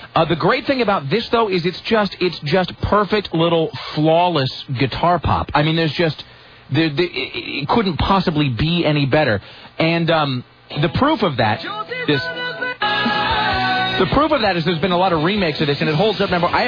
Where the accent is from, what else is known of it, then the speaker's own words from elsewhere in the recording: Pacific Northwest, United States; and I love Portland, and I love living here, and I'm from the Northwest